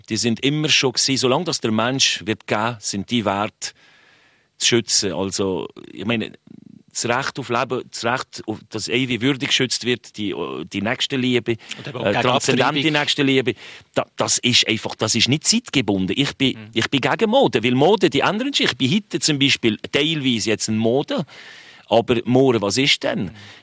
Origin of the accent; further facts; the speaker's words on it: Switzerland; born there; weil ich nur den Ausländerpass hatte. Aber geboren bin ich in der Schweiz.